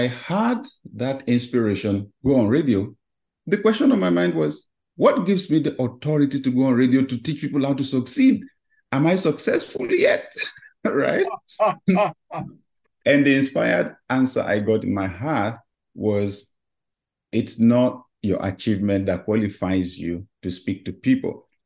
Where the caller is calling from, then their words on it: Atlanta, Georgia, United States; Well, I am speaking from Atlanta, Georgia.